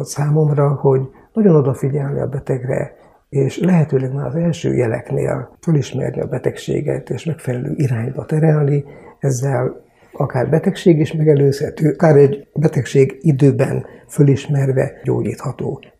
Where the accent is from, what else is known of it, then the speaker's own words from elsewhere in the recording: Sárospatak, Borsod-Abaúj-Zemplén, Hungary; also born or lived in Sátoraljaújhely; Ugye Sárospatakon laktam már 8 éves koromtól, de újhelyi születésű vagyok